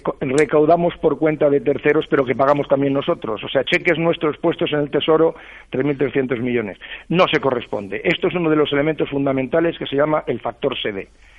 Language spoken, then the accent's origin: Spanish; Bilbao, Basque Country, Spain; No, los de Bilbao nacemos donde quere